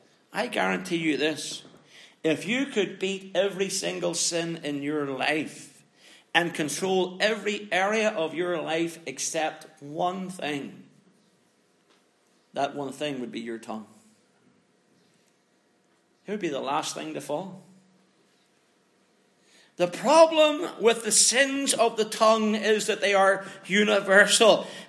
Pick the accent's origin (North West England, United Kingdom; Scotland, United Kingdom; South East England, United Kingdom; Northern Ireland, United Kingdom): Northern Ireland, United Kingdom; I grew up in the Troubles in Northern Ireland. Those Troubles started when I was 7 years old, and they more or less finished in my mid-30s.